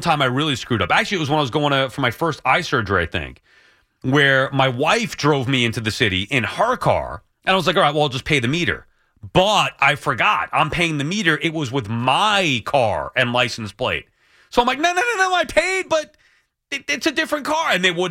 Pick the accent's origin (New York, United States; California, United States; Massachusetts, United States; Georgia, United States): New York, United States; like growing up on Long Island, I could park wherever I want.